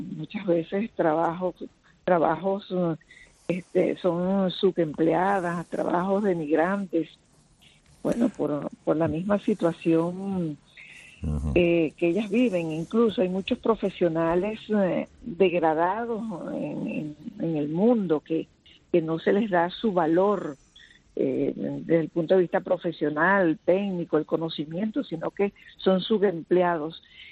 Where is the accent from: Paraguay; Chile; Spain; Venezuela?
Venezuela; sacar ese grupo de delincuentes que ha destruido mi país, que ha acabado con Venezuela y con la población.